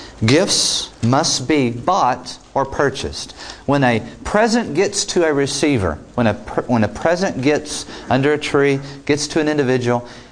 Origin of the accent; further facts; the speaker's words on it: New Hampshire, United States; people laugh when I tell them I'm from Southern New Hampshire. They say, yeah, really south.